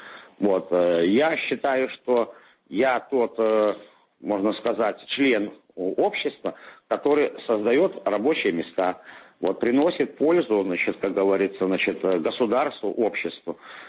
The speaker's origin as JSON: {"language": "Russian", "country": "Belarus", "moved": "yes", "said": "Я, допустим, приехал с Беларуси, у меня фактически не было финансовых возможностей. То, что продали там собственный дом, вот и все возможности были финансовые."}